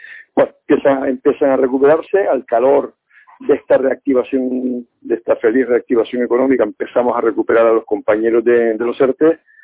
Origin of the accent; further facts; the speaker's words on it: Canary Islands, Spain; nosotros como canarios